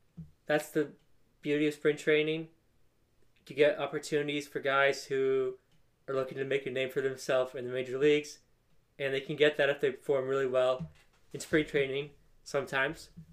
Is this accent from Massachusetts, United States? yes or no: no; California, United States; I didn't grow up in Chicago. I'm not born and raised from the North Side. I grew up in California, not Chicago.